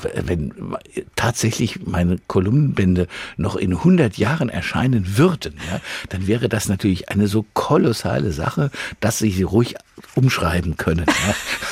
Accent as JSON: {"language": "German", "town": "Mainz", "region": "Rhineland-Palatinate", "country": "Germany", "tie": "born or raised there", "said": "Ja, also Mainz ist meine Heimatstadt. Ja, ich bin hier relativ lange hier gewesen."}